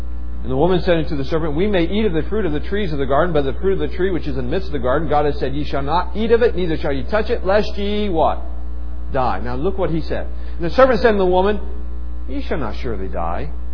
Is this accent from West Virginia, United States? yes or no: yes; West Virginia, United States; You know, I'm a kid from West Virginia. I mean, what do we know about airports?